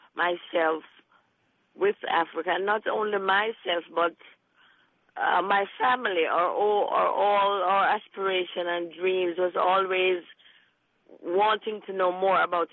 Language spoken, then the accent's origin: English; Trenchtown, Kingston, Jamaica; I was raised in Trenchtown, and we grew up there as young people in a government yard, meaning that this was a tenement settlement where people would live on low income earners who couldn't afford to pay rent.